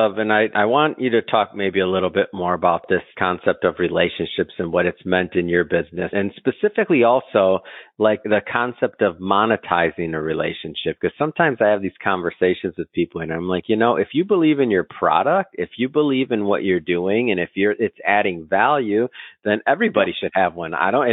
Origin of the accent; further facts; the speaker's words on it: Midwest, United States; I'm from the Midwest too.